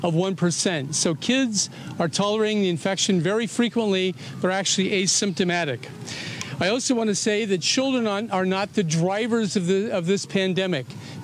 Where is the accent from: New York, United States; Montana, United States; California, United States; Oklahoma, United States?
California, United States; Santa Monica; I'm a pediatrician from Santa Monica, California.